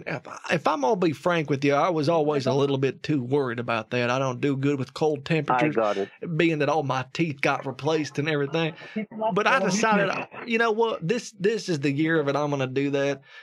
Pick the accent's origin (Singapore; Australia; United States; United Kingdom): United States; I overcome challenges on a daily basis. I'm an American.